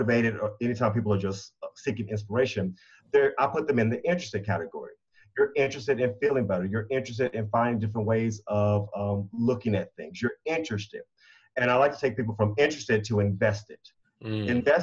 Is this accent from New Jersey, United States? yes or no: no; Virginia, United States; accent: Southern twang; Okay, so one, I am a Southern boy. I got a little twang in my voice every now and then. I grew up in Virginia, although sometimes people can't tell because my everything acclimates to where I am.